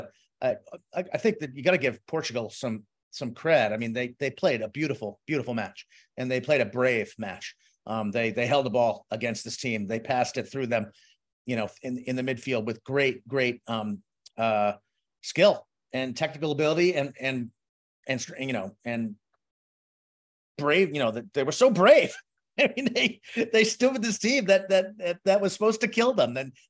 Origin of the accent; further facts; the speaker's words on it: United States; As an American, I want them to win.